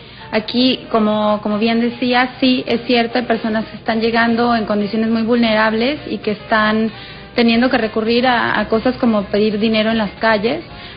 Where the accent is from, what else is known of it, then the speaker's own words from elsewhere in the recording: Mexico; Es algo que vemos a veces en la frontera con México. Yo soy mexicana.